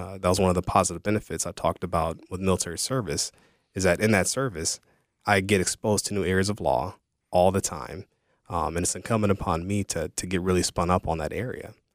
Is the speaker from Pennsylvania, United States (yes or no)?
no; Columbus, Ohio, United States; I'm from Columbus, Ohio. I graduated from law school out there.